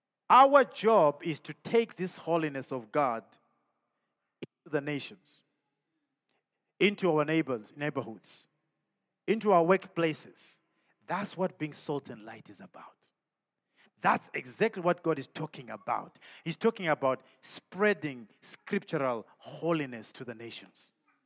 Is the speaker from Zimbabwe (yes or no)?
yes; Zimbabwe; moved away; because I'm from Zimbabwe originally.